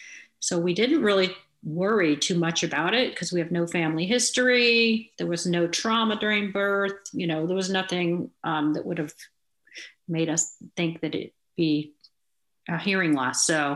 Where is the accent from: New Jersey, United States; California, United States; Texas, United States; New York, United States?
California, United States; Beale Air Force Base; So I grew up in Beale Air Force Base up in Northern California.